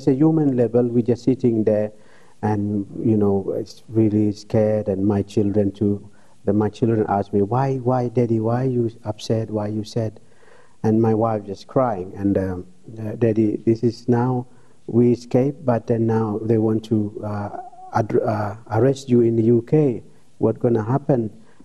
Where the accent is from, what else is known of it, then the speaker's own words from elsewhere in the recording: West Papua, Indonesia; English is a second language; I'm from West Papua. West Papua is western half of the New Guinea, which is north of Australia, 500 kilometers from north of Australia.